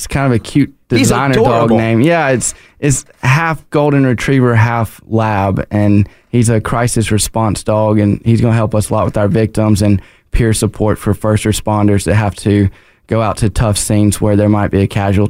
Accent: Hattiesburg, Mississippi, United States; now in DeSoto County, United States; Well, I grew up in South Mississippi in the Hattiesburg area.

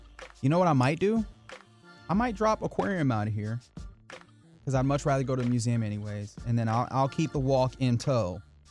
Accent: Texas, United States; I'm from Texas, baby. Cold does not really sit well with me.

